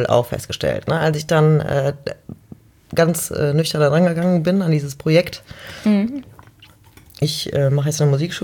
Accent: Mönchengladbach, North Rhine-Westphalia, Germany; Jetzt komme ich ja auch aus Mönchengladbach und die Musikszene ist war immer schon ein bisschen schwierig

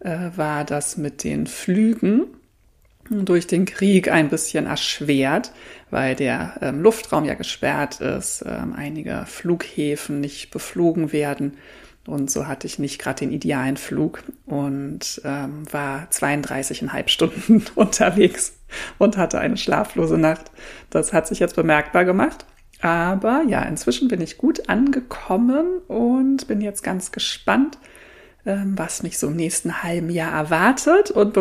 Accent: Berlin, Germany; Ich sitze hier mit Wollsocken und warm eingekuschelt im Wohnzimmer meiner Mama in Berlin, meiner Heimat, wo ich geboren und aufgewachsen bin.

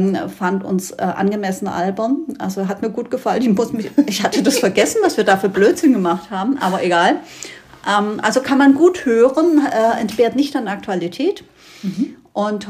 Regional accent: Baden-Württemberg, Germany; Ja, ich bin Schwabe, schlägt auch durch.

